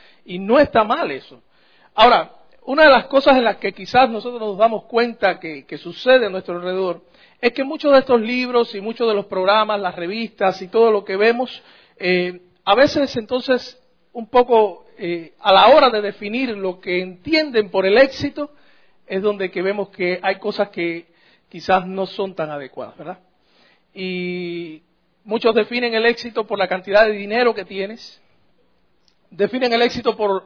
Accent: Cuba; de por sí los cubanos hablamos rápido. Dicen allá en mi tierra, los orientales hablamos cantando.

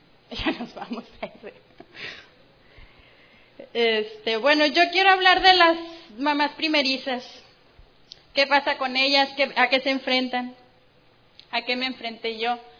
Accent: Ciudad Victoria, Tamaulipas, Mexico; Ciudad Victoria, de donde soy yo, y Monterrey.

